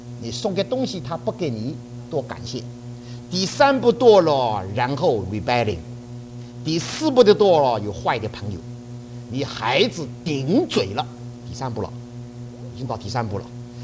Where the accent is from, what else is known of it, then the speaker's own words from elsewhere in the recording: China; 不能够保持着我们中国人从前爸爸威严妈妈神圣